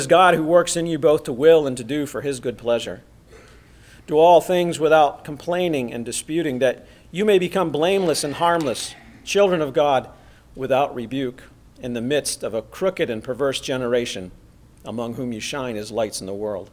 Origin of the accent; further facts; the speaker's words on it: Remsen, New York, United States; When I was a young boy, I grew up in Remsen, New York, which is kind of in the southern tip of the Adirondack State Park.